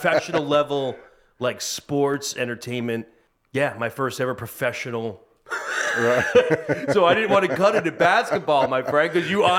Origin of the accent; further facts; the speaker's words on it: Tampa, Florida, United States; also born or lived in New York, United States; We have something, because I grew up in Tampa. I was born in New York, but grew up in Tampa.